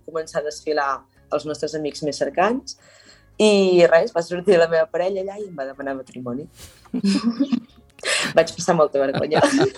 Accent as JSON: {"language": "Catalan", "region": "Catalonia", "country": "Spain", "said": "i a més a la Garrotxa, que és d'on sóc jo"}